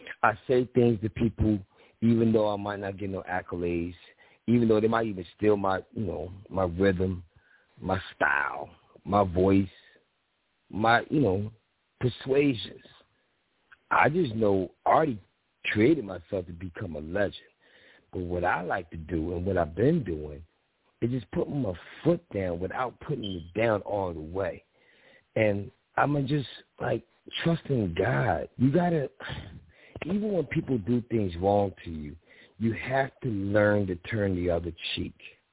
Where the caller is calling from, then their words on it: Philadelphia, Pennsylvania, United States; Well, first of all, I'm calling from Philly.